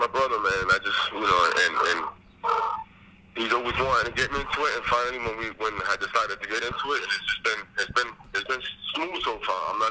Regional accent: Massachusetts, United States; You not only from my boxing gym from back home, because I'm from Massachusetts.

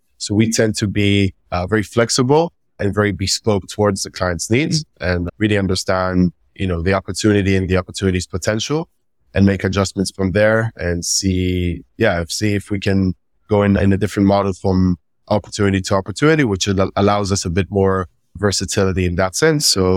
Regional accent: Israel; I'm from Israel

